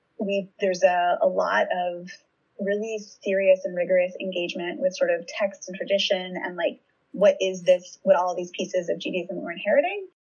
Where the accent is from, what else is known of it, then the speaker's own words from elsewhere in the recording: Seattle, Washington, United States; And I grew up in the Northwest. I grew up in Seattle, right? My parents are, lefty liberal baby boomers.